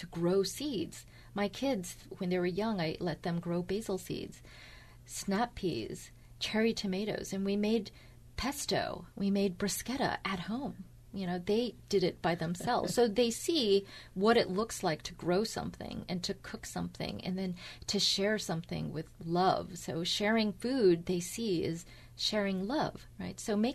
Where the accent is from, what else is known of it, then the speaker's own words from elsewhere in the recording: United States; So, you know, as an American, when I'm in China, then I try to bring the best of American culture and creativity, innovation to the Chinese society.